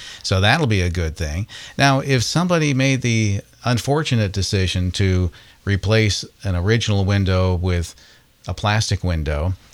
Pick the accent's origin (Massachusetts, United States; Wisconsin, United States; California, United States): Massachusetts, United States; Concord; I grew up in Concord, Mass., and you had a prominent project in Concord, Mass.